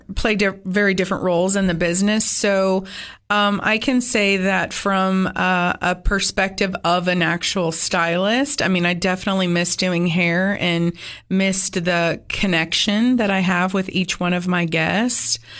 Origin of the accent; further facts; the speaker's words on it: California, United States; moved away as an adult; now in Tennessee, United States; Well, I'm a Cali girl, born and raised. Moved to Tennessee when I was 20. And this is home for sure for me.